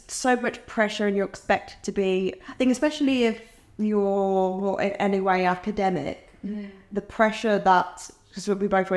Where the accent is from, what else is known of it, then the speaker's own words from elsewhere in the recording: Northampton, East Midlands, United Kingdom; I'd been to London, so I'm from Northampton. I'd been to London maybe a handful of times.